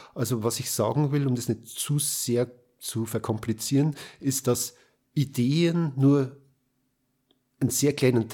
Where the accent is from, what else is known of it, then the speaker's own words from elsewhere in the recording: Roding, Bavaria, Germany; born there; now in Regensburg, Germany; Ich bin in Roding geboren. Roding liegt im vorderen Bayerischen Wald, lebe aber jetzt schon seit 40 Jahren in Regensburg.